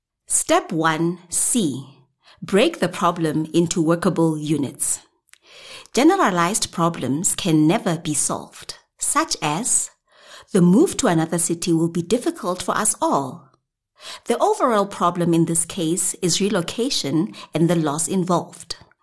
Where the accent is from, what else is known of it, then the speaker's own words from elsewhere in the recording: Pretoria, Gauteng, South Africa; I'm a professional actress and voice artist. I'm born and bred in the Jacaranda City, Pretoria.